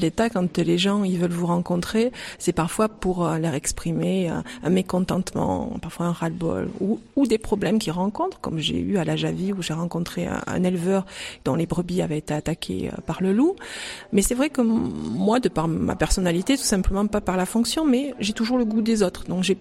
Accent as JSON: {"language": "French", "region": "Provence-Alpes-Côte d'Azur", "country": "France", "said": "moi je suis provençale d'origine, je suis des Bouches-du-Rhône, j'ai encore des attaches là-bas."}